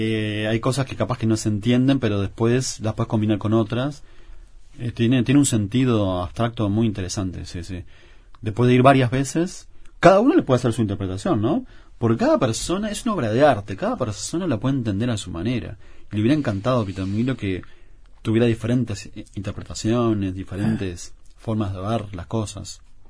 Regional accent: Uruguay; como uruguayos, fuimos muy injustos con la sociedad que le tocó vivir

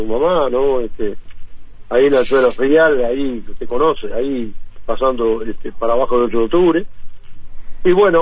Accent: Montevideo, Uruguay; born there; Y bueno, yo nací allí, tal vez en Tumarán. En el año 1952.

